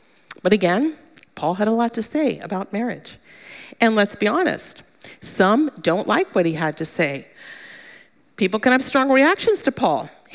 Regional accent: Pennsylvania, United States; I came from Pennsylvania, which an area that was fairly conservative religiously.

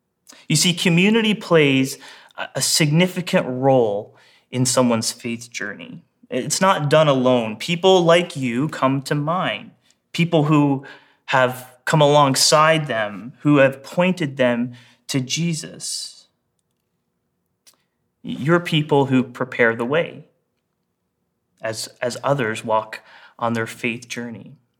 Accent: Botwood, Newfoundland and Labrador, Canada; when I was 16 in my hometown of Botwood, Newfoundland.

